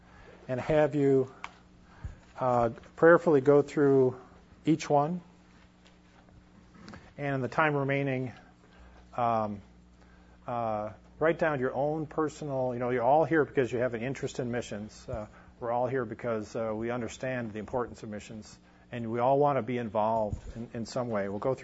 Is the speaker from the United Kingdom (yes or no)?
no; United States; But as an American, they were very friendly and welcomed me.